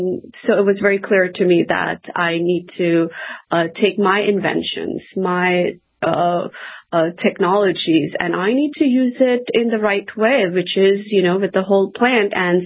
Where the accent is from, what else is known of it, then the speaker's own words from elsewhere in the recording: India; You know, I'm Indian